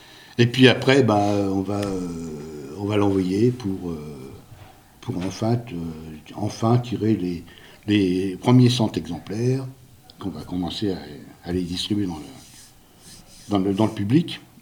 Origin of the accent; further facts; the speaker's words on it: Versailles, Île-de-France, France; born there; comme il y a marqué, dans ma bio que je suis né à Versailles